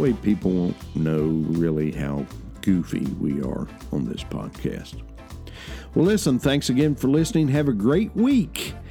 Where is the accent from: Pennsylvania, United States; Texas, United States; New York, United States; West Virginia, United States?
West Virginia, United States; Famous senator from my home state of West Virginia